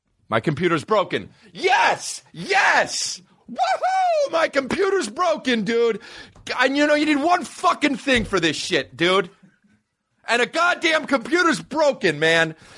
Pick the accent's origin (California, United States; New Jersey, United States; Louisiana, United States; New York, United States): New Jersey, United States; Montclair; If I'm from New Jersey, I'm from Montclair, New Jersey.